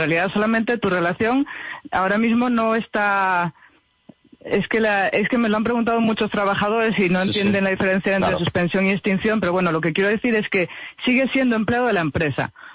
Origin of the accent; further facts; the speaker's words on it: Gijón, Asturias, Spain; now in Oviedo, Spain; yo soy de Gijón, nacida en Gijón y vivo en Oviedo desde hace muchos años.